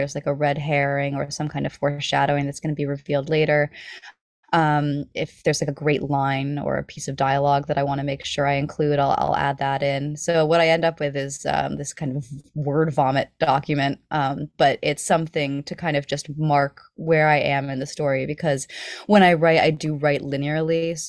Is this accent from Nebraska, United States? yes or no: no; New York, United States; I was home for Christmas, visiting my parents in my hometown on the Hudson River.